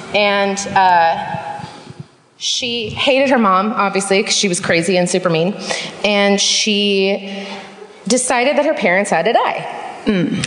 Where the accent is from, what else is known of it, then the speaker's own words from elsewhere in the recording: Fairfax, California, United States; Tiny town in Marin, not far from Petaluma.